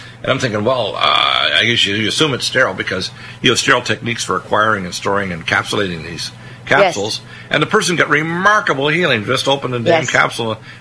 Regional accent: Truro, Nova Scotia, Canada; also born or lived in Detroit, United States / Halifax / Dartmouth; I was born in Detroit, but raised in rural Nova Scotia, and I can tell you, Truro and then Halifax, Nova Scotia, and Dartmouth

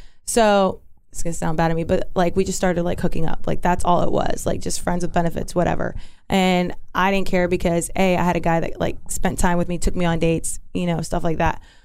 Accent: Pennsylvania, United States; born there; Well, I was born in Pennsylvania. Okay. I lived there for a very short time. It's like a town of like 5,000 people.

